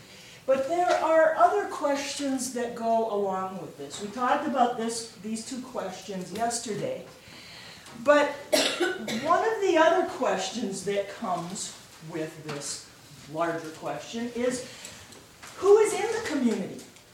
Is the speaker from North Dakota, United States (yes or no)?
no; Sioux Falls, South Dakota, United States; I'm from Sioux Falls, South Dakota, and teach at Augustana College in the religion department.